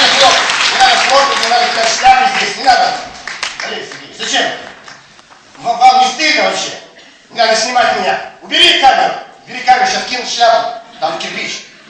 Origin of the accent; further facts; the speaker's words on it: Stavropol, Stavropol Krai, Russia; я добрый человек из Ставрополя